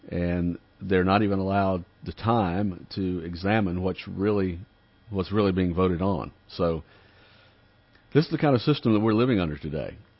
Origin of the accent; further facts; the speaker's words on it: New York City, New York, United States; As a New Yorker, and I would say as Americans, we hang our heads in shame.